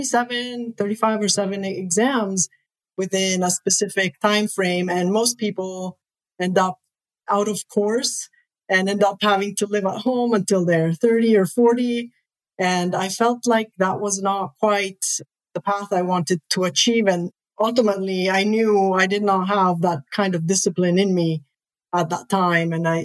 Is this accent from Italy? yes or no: yes; Rome, Lazio, Italy; Well, I originally was born and raised in Rome, Italy.